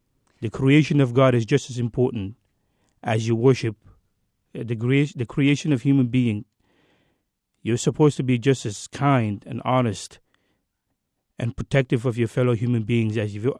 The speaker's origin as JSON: {"language": "English", "country": "Gambia", "said": "I am from a Muslim country myself. I'm originally from Gambia, West Africa."}